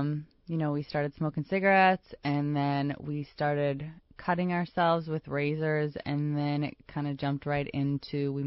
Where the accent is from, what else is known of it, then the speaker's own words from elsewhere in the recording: Minnesota, United States; I am originally from Minnesota.